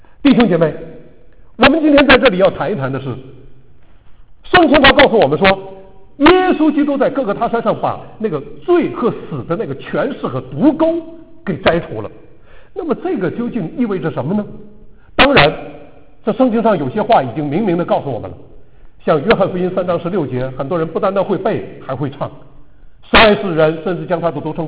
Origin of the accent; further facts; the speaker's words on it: China; 我们中国人很多人，有的人非常在意死亡